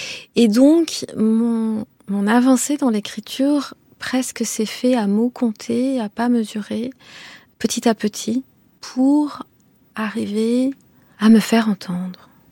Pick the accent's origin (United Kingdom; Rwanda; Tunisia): Rwanda; first language Kinyarwanda; French is a second language; Et que le Kinyarwanda, qui est ma langue maternelle, c'est une langue qui est restée pour moi une langue du quotidien.